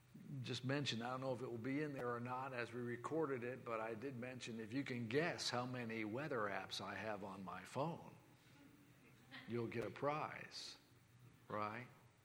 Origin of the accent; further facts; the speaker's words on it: Ireland; I'm Irish